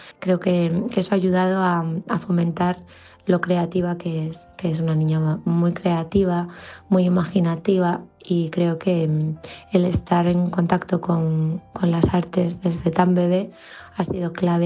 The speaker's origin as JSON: {"language": "Spanish", "town": "Vigo", "region": "Galicia", "country": "Spain", "lives_now": "Zaragoza, Spain", "said": "vivo en Zaragoza, aunque soy de Vigo."}